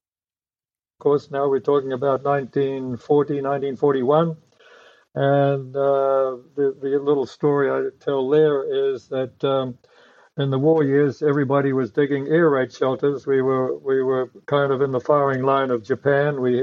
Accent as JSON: {"language": "English", "town": "Carterton", "region": "Wellington", "country": "New Zealand", "tie": "born there", "said": "I never grew up in Carterton. I just happened to be born there. That was the nearest hospital where my mother could go to and get attended to for my birth."}